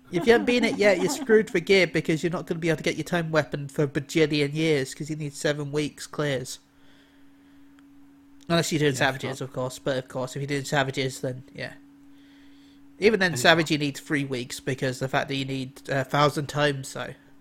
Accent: England, United Kingdom; They were completely convinced that I was Australian, no matter how much I told them I was from England.

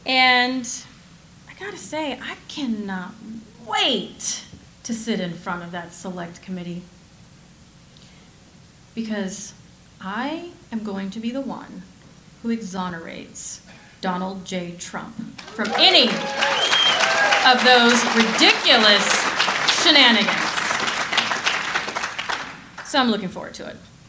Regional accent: Texas, United States; I am from the People's Republic of Texas.

